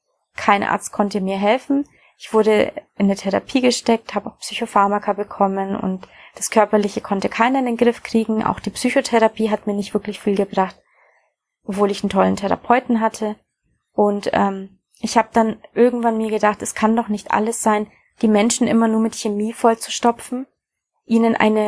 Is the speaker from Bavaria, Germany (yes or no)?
yes; Bavaria, Germany; Aufgewachsen bin ich in Bayern in Deutschland